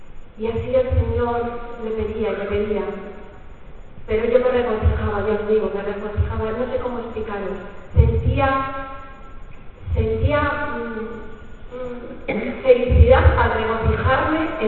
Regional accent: Cantabria, Spain; vengo de Cantabria.

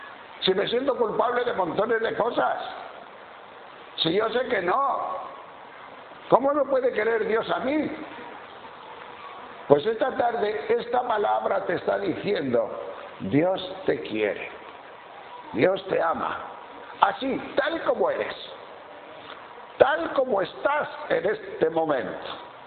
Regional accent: Madrid, Community of Madrid, Spain; perdonad que soy de Madrid

